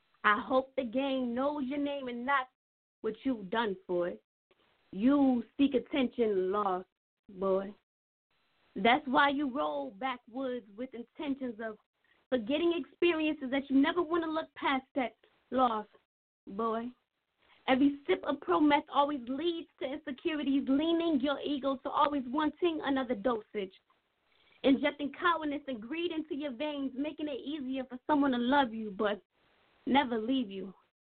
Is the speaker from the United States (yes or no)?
yes; Hartford, Connecticut, United States; I'm originated from Hartford, Connecticut. I'm 20 years old right now.